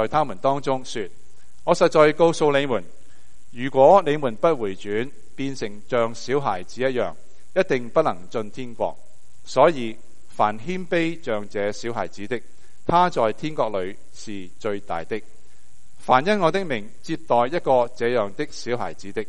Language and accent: Chinese; China; 我们中国人这个固有的文化全是一个美德来的。